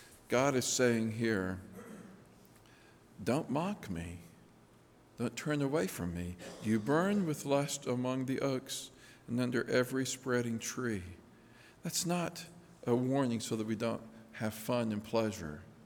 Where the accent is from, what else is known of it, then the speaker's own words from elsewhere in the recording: Lookout Mountain, United States; I grew up on Lookout Mountain, and Lookout Mountain has real bluffs around the edge of it.